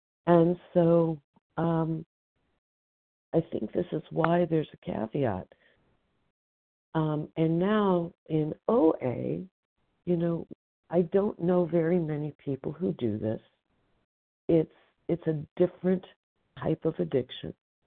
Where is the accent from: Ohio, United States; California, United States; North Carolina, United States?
California, United States; from Northern California.